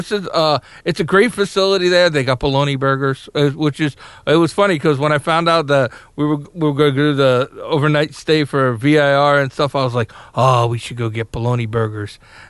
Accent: Long Island, New York, United States; I'm from Long Island, a fantasy island.

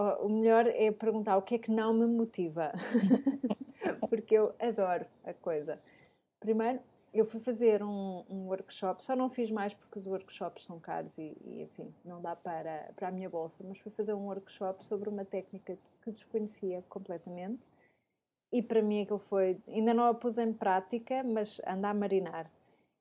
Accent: Argentina; Portuguese is a second language; moved away; eu já saí da Argentina há 10 anos, portanto, fomos conhecer 10 anos mais tarde em Barcelona

